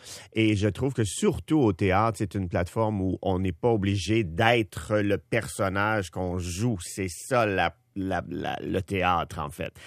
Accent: Quebec, Canada; accent: Quebec; Et il m'a enlevé mon accent français, parce que j'avais un accent québécois en anglais.

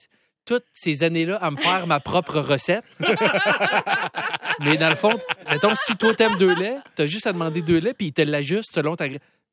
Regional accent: Quebec City, Quebec, Canada; Moi, je viens de Québec, tu sais, puis moi, l'anglais a jamais été mon dada.

